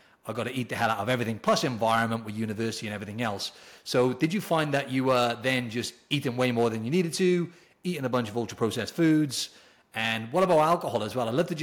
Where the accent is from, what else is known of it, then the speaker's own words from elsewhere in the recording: Wales, United Kingdom; I'm from the UK, so I'm from Wales originally.